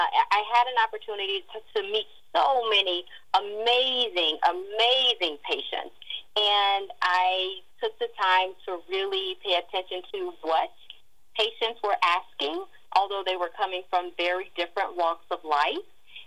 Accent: Louisiana, United States; I'm from Louisiana, Vicki. So in Louisiana, we are not accustomed to that type of cold.

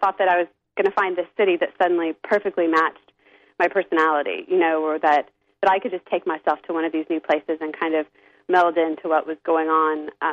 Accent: the South, United States; growing up in the South, you know, everything's always very neat and prim and proper

